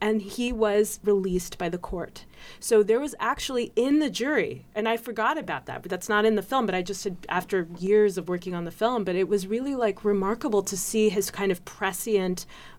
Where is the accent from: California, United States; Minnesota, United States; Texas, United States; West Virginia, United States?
Texas, United States; I mean, I grew up in Texas. I grew up in the suburbs of Texas. I still live in Texas.